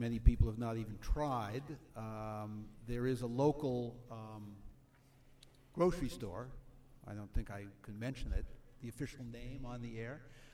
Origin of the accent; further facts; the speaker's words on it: Boston, Massachusetts, United States; but I'm from Boston originally, so I kind of gravitate to the East Coast.